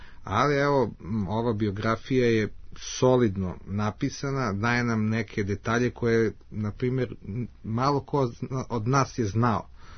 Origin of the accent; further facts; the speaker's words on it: Belgrade, Serbia; za mene kao dete koje je rođeno u Beogradu i koje je živio u Beogradu